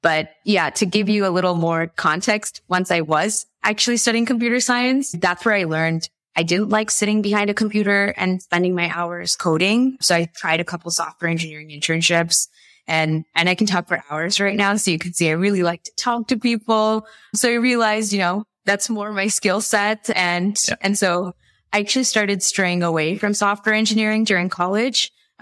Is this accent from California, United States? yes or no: yes; California, United States; growing up in the Bay Area, I think it's like a cultural thing, but I actually learned to code starting at the age of 5 or 6